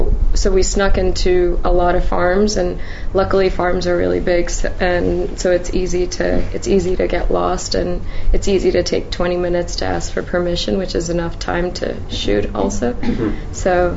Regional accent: New York, United States; We know each other. We're both filmmakers from New York.

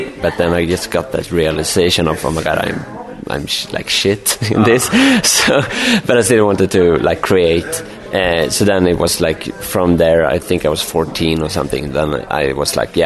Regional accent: Sweden; I'm from Sweden.

